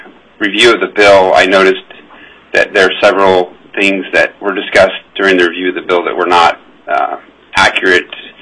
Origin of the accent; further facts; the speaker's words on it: Wasilla, Alaska, United States; I'm from Wasilla.